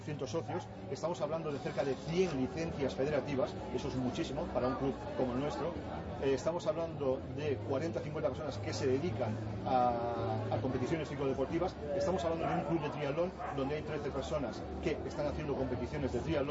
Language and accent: Spanish; Teruel, Aragon, Spain; yo vengo de Teruel